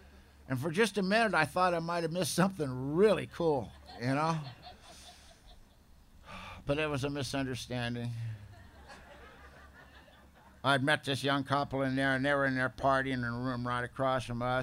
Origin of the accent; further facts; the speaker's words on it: California, United States; I'm from Southern California. That ain't no big deal, you know. But you people in the South are really uptight, man.